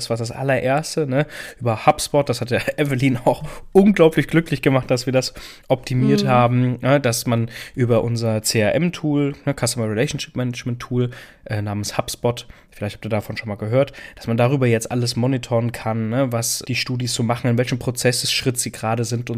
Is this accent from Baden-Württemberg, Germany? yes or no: no; Saarbrücken, Saarland, Germany; dem anderen Startup aus Saarbrücken, lustigerweise, da wo ich herkomme